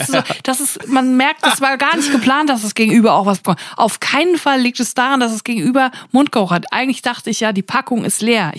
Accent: North Rhine-Westphalia, Germany; Wie man bei uns im Siegerland sagt, Bombchen.

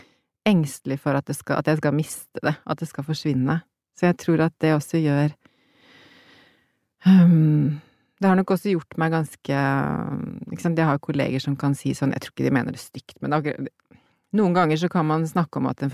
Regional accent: Oslo, Norway; nå det jammen lenge siden jeg var hjemme i Oslo, liksom.

